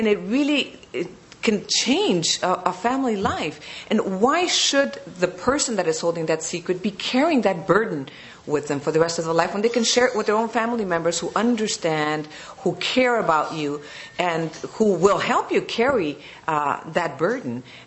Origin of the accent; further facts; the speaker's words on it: United States; born there; my sisters and I, as American citizens, we were born in this country